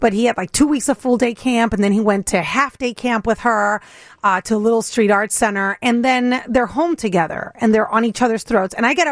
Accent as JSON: {"language": "English", "country": "Puerto Rico", "tie": "born or raised there", "said": "I grew up in Puerto Rico. Wow, it only took me 25 minutes to say that. Usually takes me 10 to tell you I'm from Puerto Rico."}